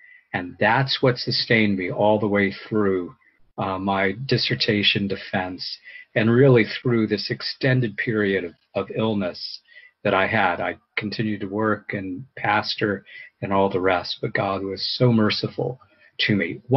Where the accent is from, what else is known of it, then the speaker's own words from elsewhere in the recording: Pennsylvania, United States; Pennsylvania. I was away from the area at that time. All of you know, or many of you know, this is my hometown.